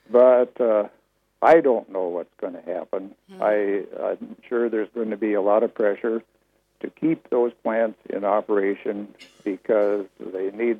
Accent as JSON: {"language": "English", "region": "South Dakota", "country": "United States", "tie": "born or raised there", "said": "I grew up in South Dakota where it was very hot in the summer and very cold in the winter."}